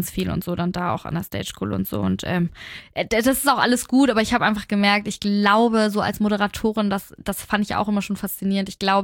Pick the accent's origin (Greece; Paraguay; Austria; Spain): Spain; Ich als Spanierin.